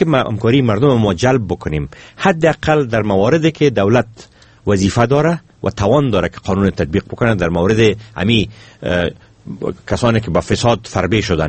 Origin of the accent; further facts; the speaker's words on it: Afghanistan; ما افغان هستیم، ما صاحب از این خانه هستیم